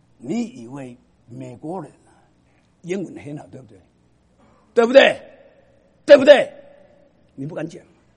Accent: Taiwan; accent: Taiwanese Mandarin; 我讲一个民族，我讲这台湾国语，希望你听懂。我讲的是国语

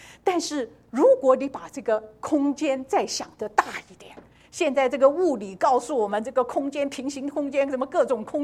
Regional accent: China; 这是我们中国人也讲的，谋事在人，成事在什么？

